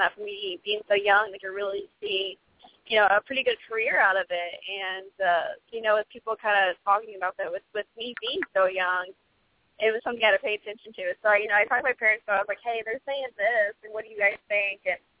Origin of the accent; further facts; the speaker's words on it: Kansas City, Missouri, United States; Well, I am from Kansas City, Missouri.